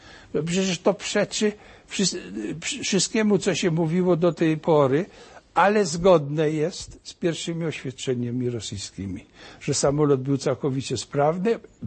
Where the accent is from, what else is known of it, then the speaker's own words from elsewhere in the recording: Olkusz, Lesser Poland, Poland; born there; bo ja też się urodziłem w Olkuszu, prawda?